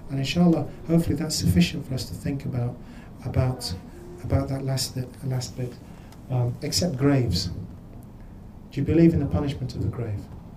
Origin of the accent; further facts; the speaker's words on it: England, United Kingdom; And of course, I grew up in England and didn't know anything about South Africa.